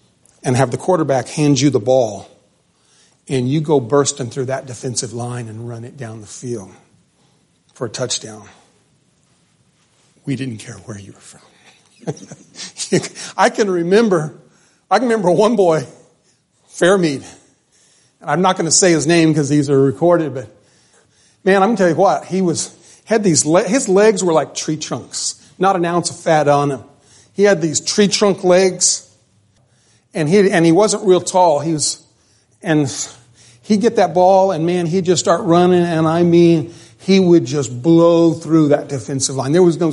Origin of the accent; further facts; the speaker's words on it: Chowchilla, California, United States; also born or lived in New Mexico; I was born in New Mexico, but I grew up in Chowchilla.